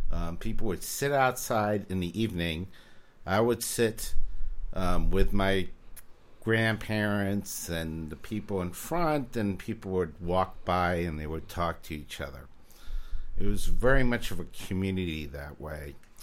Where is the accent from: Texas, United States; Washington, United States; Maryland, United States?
Maryland, United States; And I grew up in Maryland.